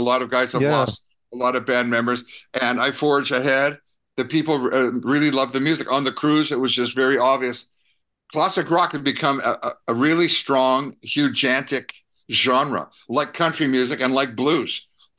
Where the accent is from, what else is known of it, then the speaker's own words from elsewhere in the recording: Winnipeg, Manitoba, Canada; I'm from Winnipeg. What do I know?